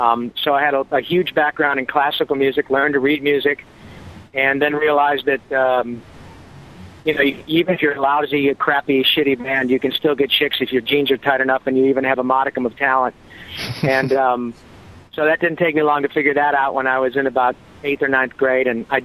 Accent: Detroit, Michigan, United States; also born or lived in Flint; But no, I grew up born in Detroit and raised in and around Detroit on Flint, Michigan.

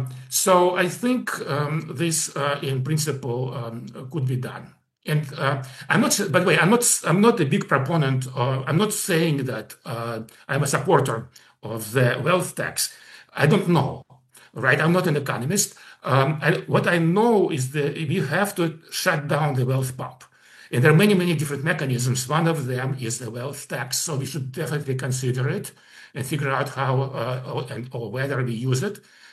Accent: United States; now in Austria; here in Austria, for example, it was kind of hard to get a bank account. Because I'm American, right?

